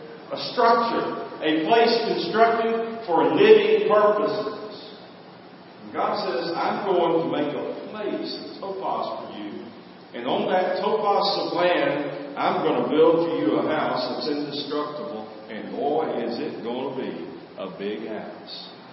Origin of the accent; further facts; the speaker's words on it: South Carolina, United States; She lived with us growing up on South Carolina.